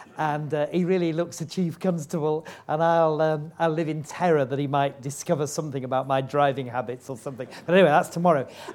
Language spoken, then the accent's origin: English; Yorkshire and the Humber, United Kingdom; So being a Yorkshireman, always looking for a good bargain